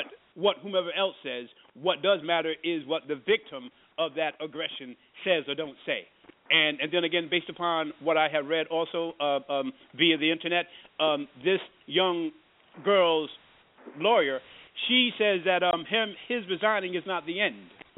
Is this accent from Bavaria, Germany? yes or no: no; Berlin, Germany; also born or lived in United States; being that I spent 10 years over there in Berlin, Germany, I consider myself having grown up in Germany. I tell myself and others that I grew up here in America, and I grew up in Germany. But I more so grew up in Germany than in here